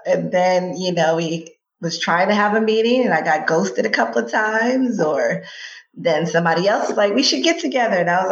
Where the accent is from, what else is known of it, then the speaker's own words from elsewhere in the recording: New York City, New York, United States; now in Phoenix, United States; I currently live in Phoenix, Arizona, born and raised in the Bronx, New York, and I am a certified athletic trainer.